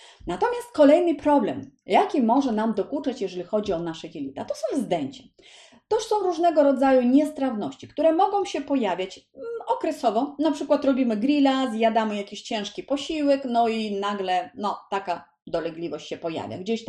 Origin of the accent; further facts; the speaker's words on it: Ukraine; Polish is a second language; now in Poland; u nas na przykład na Ukrainie, skąd pochodzę